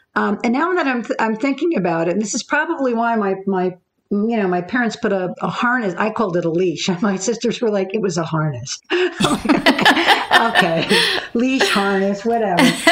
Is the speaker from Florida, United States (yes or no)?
no; Milford, Connecticut, United States; yes, as you said, I grew up in Milford, Connecticut. You know, and when you think of Milford, Connecticut, you probably don't think of rodeos, right?